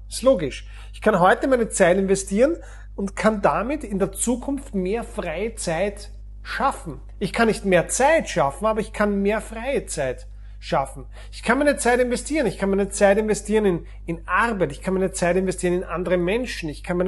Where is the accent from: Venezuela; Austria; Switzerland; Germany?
Austria; Vienna; Bei uns in Wien, da gibt es die Berufsfeuerwehr zum Beispiel.